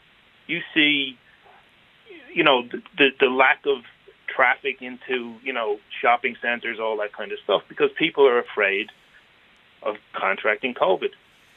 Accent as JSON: {"language": "English", "town": "Dublin", "region": "Leinster", "country": "Ireland", "said": "I'm originally from Dublin"}